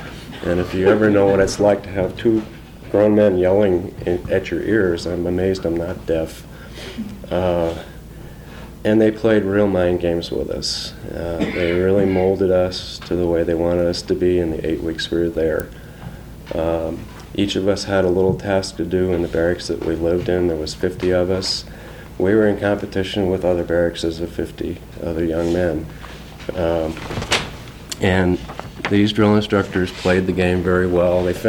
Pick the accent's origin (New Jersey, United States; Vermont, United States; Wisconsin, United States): New Jersey, United States; moved away as an adult; My mother and I joined him shortly after my birth. And I was raised in New Jersey until I was 19 years old.